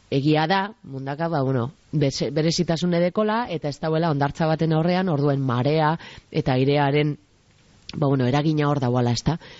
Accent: Basque Country, Spain; Auzolana eta euskalduna gara moduan ikusita

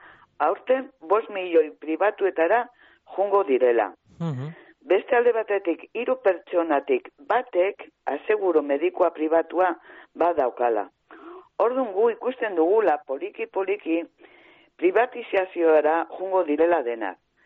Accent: San Sebastián, Basque Country, Spain; ni Donostiakoa naiz, eh? Uh-huh. Hemen Donostian bizi naiz.

